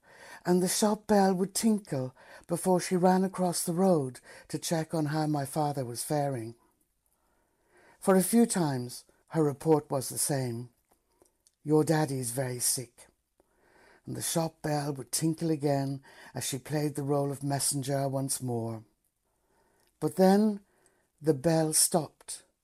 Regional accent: Ardara, Ulster, Ireland; opposite the house where I grew up in Ardra, County Donegal.

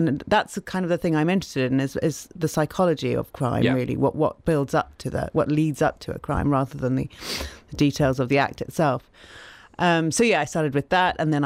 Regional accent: Zimbabwe; moved away as an adult; now in London, United Kingdom; Originally, I was born in Zimbabwe, and I lived there till I was 17. Then I moved to London, and I've been in London pretty much ever since.

